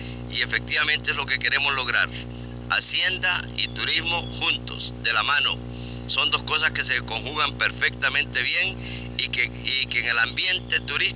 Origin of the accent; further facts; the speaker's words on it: Esparza, Puntarenas, Costa Rica; Empecé vendiendo leche en mi tierra natal, Esparta, que lamentablemente me le pusieron Esparza.